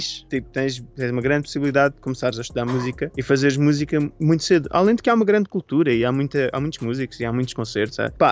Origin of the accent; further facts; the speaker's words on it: Ponta do Sol, Madeira, Portugal; eu sou da zona da Ponta do Sol